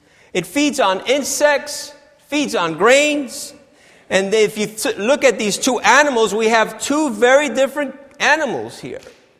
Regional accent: Puerto Rico; you all know that I come from Puerto Rico.

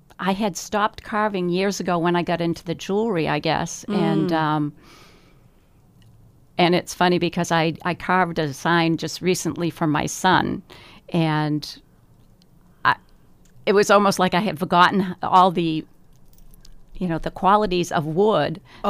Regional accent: Westwood, Massachusetts, United States; I grew up in Westwood.

